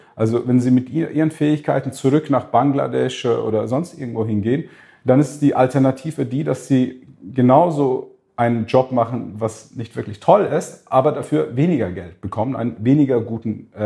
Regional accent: Switzerland; now in United Arab Emirates; Ich komme aus der Schweiz, bei uns muss alles auch geregelt sein.

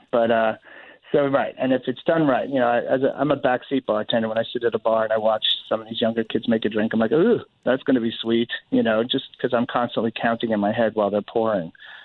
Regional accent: New York, United States; being a New Yorker for 48 years, it has such a New York feel to me

